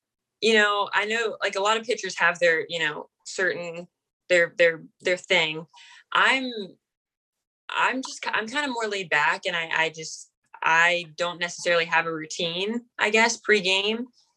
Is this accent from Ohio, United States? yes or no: yes; Ohio, United States; So, I'm from Ohio. So I'm from a small town in Ohio, and I knew I didn't want to go super far from home